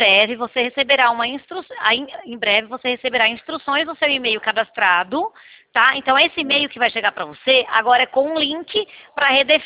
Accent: Araras, São Paulo, Brazil; Eu sou de Araras.

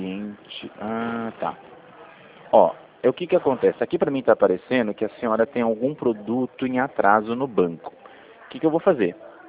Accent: Rio Claro, São Paulo, Brazil; eu sou de Rio Claro.

